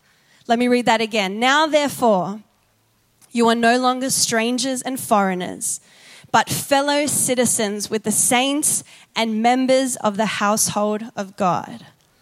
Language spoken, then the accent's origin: English; Sydney, New South Wales, Australia; And growing up in Sydney, we actually never, ever experienced something like that.